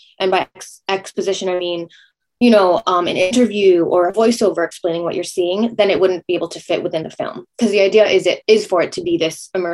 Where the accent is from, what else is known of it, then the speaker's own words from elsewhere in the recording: United States; as a Chinese American born and raised in the States